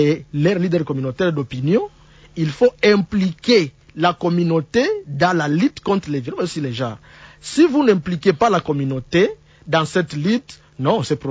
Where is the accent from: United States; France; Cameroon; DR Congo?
DR Congo; ici chez nous au Congo